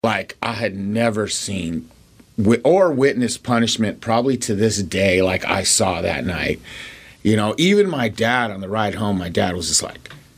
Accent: Denver, Colorado, United States; I was raised in Denver.

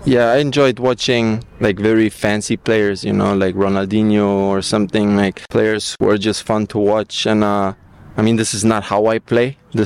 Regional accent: Berlin, Germany; So this is why I am German and American. And I was born in Berlin. I spent my whole life there, grew up there.

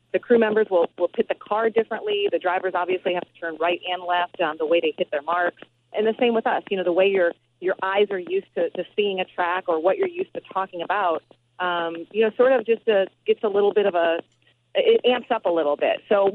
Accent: Quad Cities, Iowa, United States; For me growing up, I grew up in the Quad Cities on the other side of the river in Iowa.

